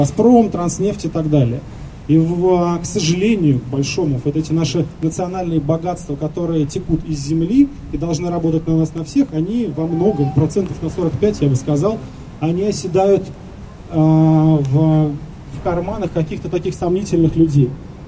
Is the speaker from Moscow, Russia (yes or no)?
yes; Moscow, Russia; За эти деньги мы себе, москвичи, можем построить действительно европейское качество жизни.